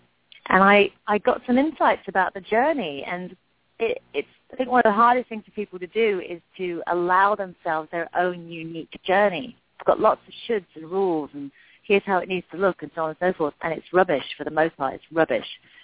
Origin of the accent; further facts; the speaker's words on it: England, United Kingdom; I mean, I grew up in England, and if you spent any time there, especially in the 70s and the 80s, you didn't have any credibility.